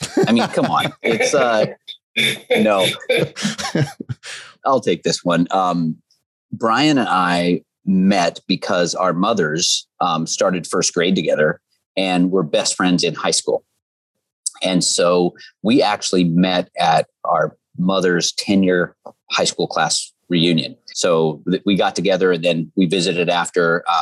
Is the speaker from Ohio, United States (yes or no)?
no; Dorena, Oregon, United States; And I grew up outside of Cottage Grove, I grew up in a town called Dorena, which isn't even a town. It's just a reservoir. So we were outdoor kids